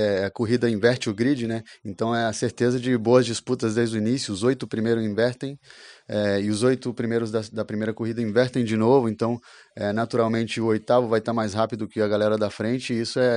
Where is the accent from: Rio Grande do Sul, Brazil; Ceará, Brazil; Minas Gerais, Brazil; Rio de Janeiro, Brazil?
Minas Gerais, Brazil; now in São Paulo, Brazil; Venho de lá, eu tô morando em São Paulo em função do automobilismo, mas venho de Minas.